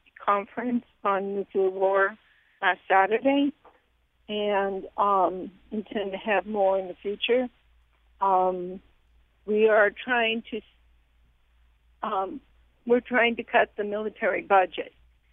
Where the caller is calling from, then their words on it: Hartford, Connecticut, United States; Thank you for having me. I am calling from Hartford.